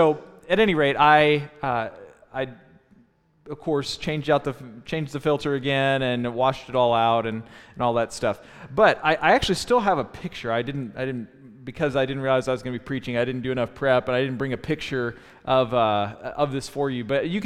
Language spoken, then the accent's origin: English; Jackson, United States; also born or lived in Wheaton; When I was growing up in Jackson, we just drink tap water all the time, and pretty much the same thing in Wheaton.